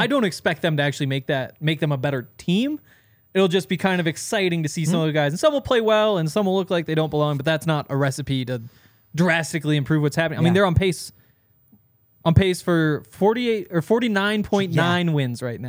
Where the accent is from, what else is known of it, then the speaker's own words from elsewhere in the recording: Montana, United States; You know, so actually I'm from Montana.